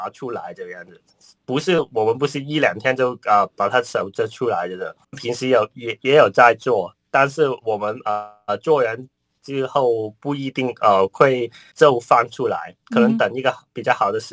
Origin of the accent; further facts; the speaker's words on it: Hong Kong; 因为我们香港人都爱看电视机的新闻啊